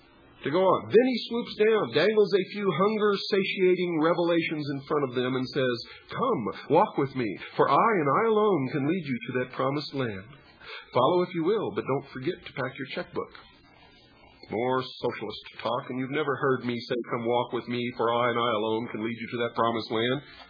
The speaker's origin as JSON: {"language": "English", "country": "United States", "said": "I am an American. I believe in capitalism."}